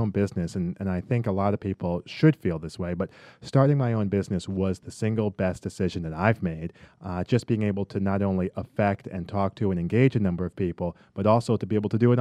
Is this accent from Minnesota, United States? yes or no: no; Connecticut, United States; I'm originally from Connecticut, so she's up in the Northeast